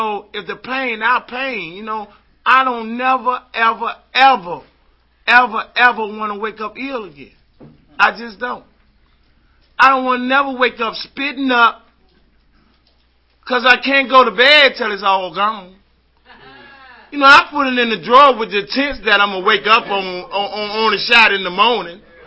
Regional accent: Washington, District of Columbia, United States; I was living in a rooming house. I'm from Washington, D.C. I was living in a rooming house on 49th and Nanny Helen Burroughs.

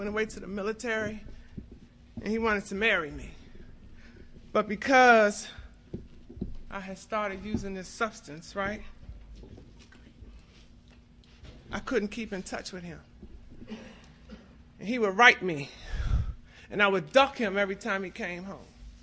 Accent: Washington, District of Columbia, United States; I'm from Southeast Washington, and you know, it used to be a place called Clancy's

